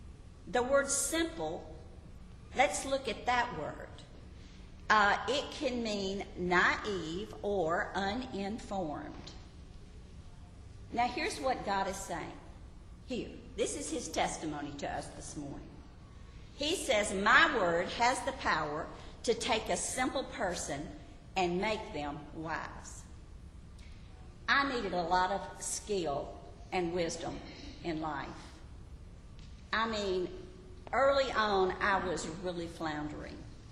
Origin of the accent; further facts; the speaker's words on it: the South, United States; because I was raised in the South, I'd always just assumed that I was already a Christian.